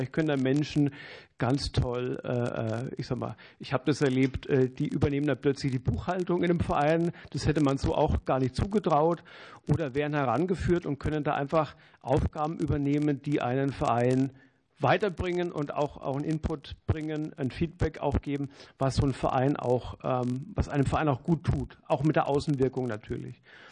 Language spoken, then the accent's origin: German; Bavaria, Germany; Verzeihen Sie mir, ich bin Franke, ich kann meine Leidenschaft nicht so gut ausdrücken.